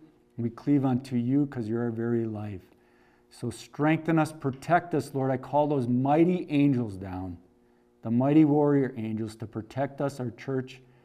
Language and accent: English; Wisconsin, United States; born there; also born or lived in Minnesota; I said, I was born in Wisconsin, lived in Minnesota.